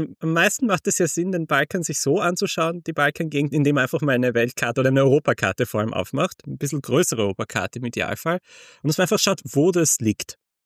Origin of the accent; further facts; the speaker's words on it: Graz, Styria, Austria; moved away as an adult; now in England; Und ich bin dann entsprechend in Graz in Österreich zur Welt gekommen, dort aufgewachsen, man hört sie auch ein bisschen raus. Und dann hat es mich nach der Schulzeit, nach dem Zivildienst nach England verschlagen.